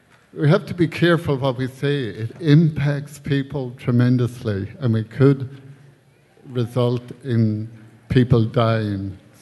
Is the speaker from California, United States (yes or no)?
yes; Eureka, California, United States; I'm an alcoholic. And I'm from Eureka, California.